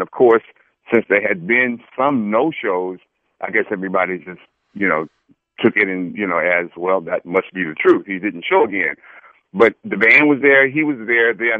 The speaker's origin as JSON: {"language": "English", "town": "Oakland", "region": "California", "country": "United States", "tie": "born or raised there", "said": "it happened in my hometown. I was living in Oakland, California at the time"}